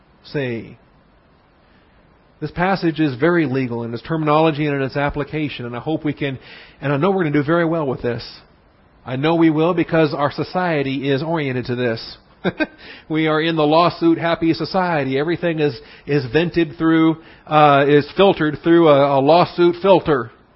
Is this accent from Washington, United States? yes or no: yes; Washington, United States; I'm from Washington State, by the way, I'm not a native Texan.